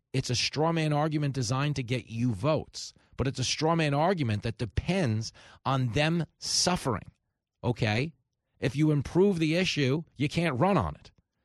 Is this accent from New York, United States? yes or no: yes; New York, United States; what are you setting me up for here as a New Yorker?